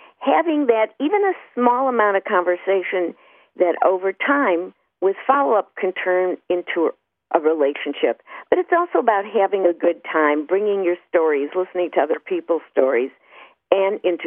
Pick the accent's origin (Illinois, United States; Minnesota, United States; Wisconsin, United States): Illinois, United States; Chicago; Well, you know, I grew up in Chicago, and our first question is, where did you eat pizza?